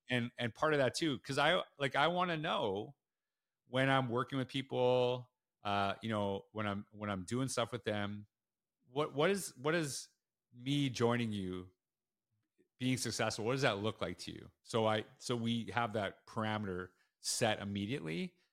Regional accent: Canada; And weirdly enough, I grew up in Canada as a super diehard New York Islanders fan

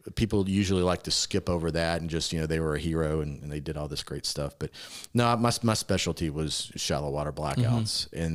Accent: Louisiana, United States; also born or lived in Washington, D.C.; You know, I grew up in Louisiana, and then I spent the rest of my career in Washington, D.C.

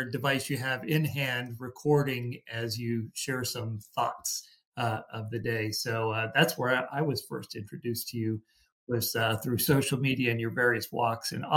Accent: Boston, Massachusetts, United States; I'm originally from Boston. So

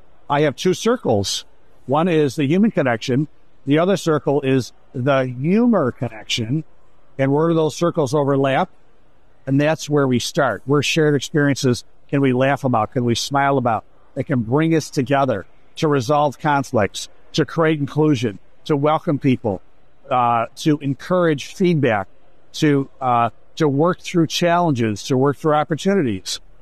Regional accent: Rochester, United States; But I moved back to my hometown of Rochester, started a company, family, kids

